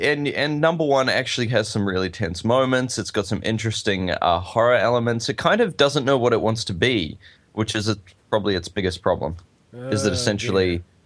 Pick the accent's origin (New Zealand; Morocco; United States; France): New Zealand; I'm a Kiwi.